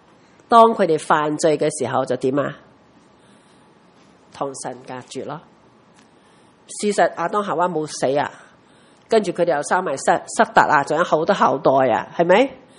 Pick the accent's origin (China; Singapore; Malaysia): China; 而且我们中国人很忠厚的